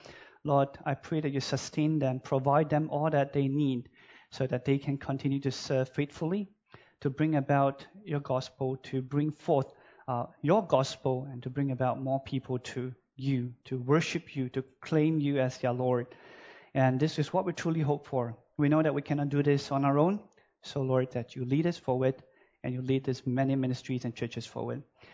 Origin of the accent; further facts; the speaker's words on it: Malaysia; And I am from Malaysia, and Malaysia is a multi-ethnic country.